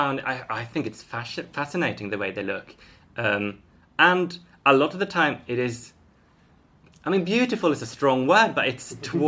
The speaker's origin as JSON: {"language": "English", "country": "Sweden", "moved": "yes", "lives_now": "Highgate, United Kingdom", "said": "I'm from Sweden."}